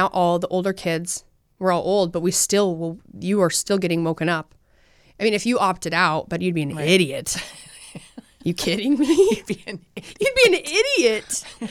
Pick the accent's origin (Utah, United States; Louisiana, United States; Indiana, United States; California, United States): Utah, United States; I'm from Utah and we love hunting.